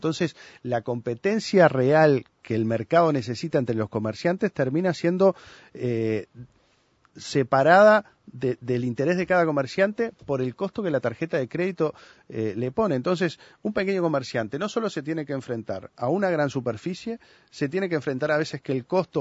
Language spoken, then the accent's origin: Spanish; Canelones, Uruguay; yo soy de Canelones, vivo en la costa